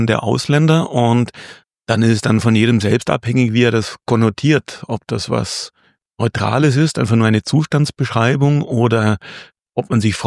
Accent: Friedrichshafen, Baden-Württemberg, Germany; born there; in meiner Geburtsstadt Friedrichshafen.

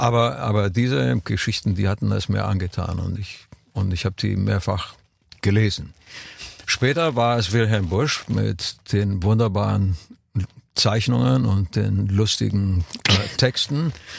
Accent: Romania; Und wir hatten ja in Rumänien, alle Kinder hatten ja nicht viel.

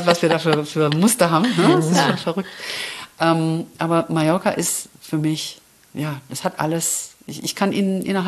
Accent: Baden-Württemberg, Germany; Ich bin ja aus dem Schwabeländle.

